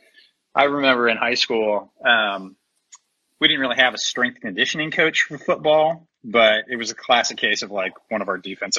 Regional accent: Indiana, United States; And I grew up in Indiana, which it was basketball and football, right?

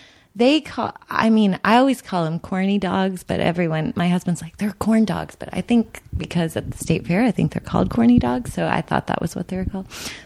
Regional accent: Dallas, Texas, United States; I'm from Dallas.

